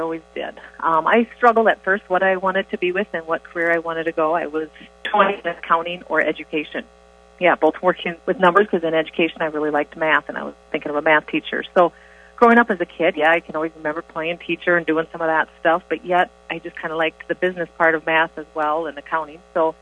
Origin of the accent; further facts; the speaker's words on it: Orange City, Iowa, United States; I grew up in Orange City, Iowa, so just about 15 minutes from Sioux Center.